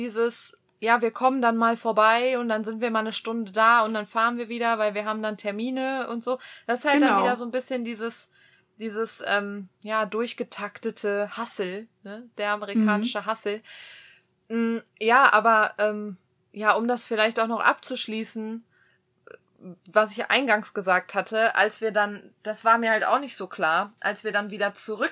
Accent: Germany; now in United States; Deutschland wird immer meine Heimat sein, aber mein Zuhause ist die USA.

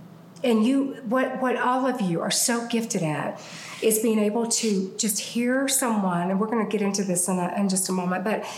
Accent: Alabama, United States; Yeah, so I'm from Alabama. We just say the house of paper.

